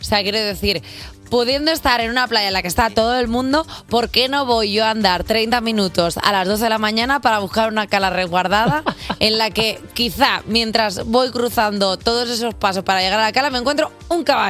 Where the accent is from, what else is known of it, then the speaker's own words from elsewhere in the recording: Salou, Catalonia, Spain; Es que soy de Salou, ¿vale?